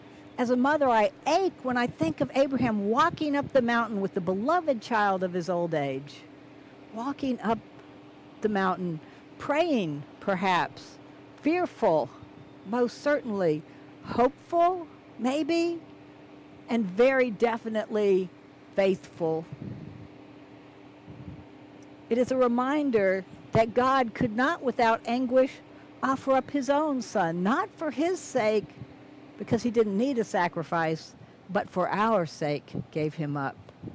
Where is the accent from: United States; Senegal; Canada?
United States; Maryland; I remember going to see the fireworks when I was growing up near Cabin John Park